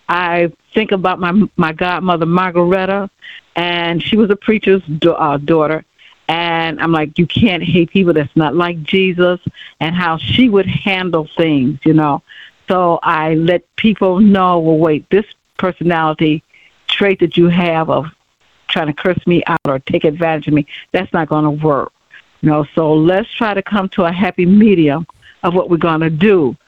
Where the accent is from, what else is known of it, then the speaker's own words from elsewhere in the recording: Detroit, Michigan, United States; I'm from Detroit, yes.